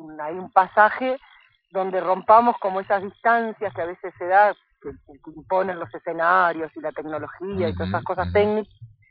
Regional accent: Paysandú, Uruguay; yo soy de Paysandú, ahí enfrente, ustedes tienen a Salto enfrente, pero yo soy un poquito más...

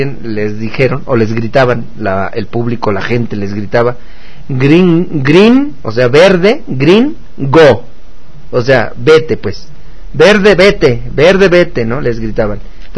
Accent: Mexico; nosotros, como mexicanos

